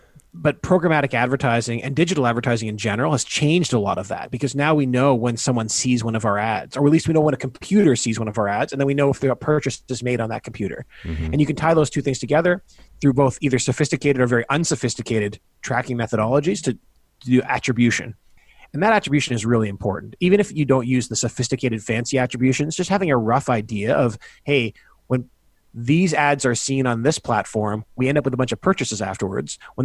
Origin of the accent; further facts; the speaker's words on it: Canada; I grew up in Canada. I ended up going to business school down in the U.S. and then went back to Canada.